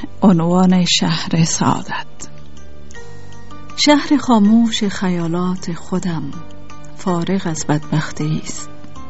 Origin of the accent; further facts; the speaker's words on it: Kabul, Afghanistan; also born or lived in northern Afghanistan; در 1350 متولد شدیم، البته در یکی از ولایات شمال کشور، در کابل بزرگ شدیم.